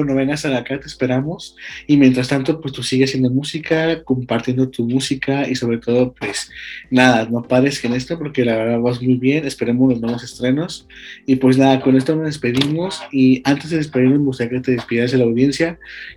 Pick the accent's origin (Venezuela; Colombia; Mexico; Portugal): Mexico; Guanajuato; Somos de Guanajuato, claro.